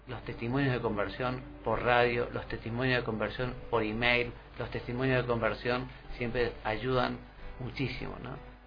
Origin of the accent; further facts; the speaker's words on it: Argentina; Yo, saben, soy argentino, ¿no?